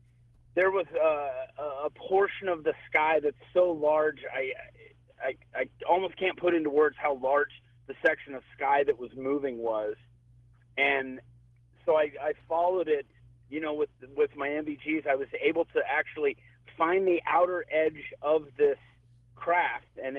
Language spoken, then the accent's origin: English; Kansas, United States; I grew up in Kansas in the flight path of McConnell Air Force Base.